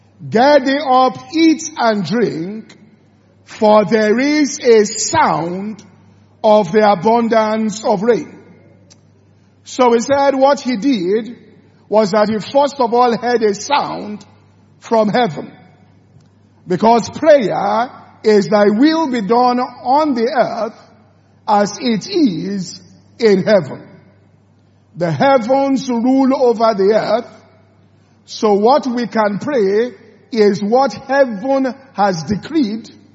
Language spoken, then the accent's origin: English; Ibadan, Oyo, Nigeria; There are many things we are doing in Lagos because we grew up in Ibadan.